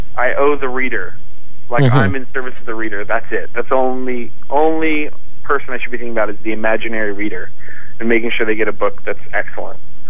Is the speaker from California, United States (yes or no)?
yes; California, United States; I'm from California.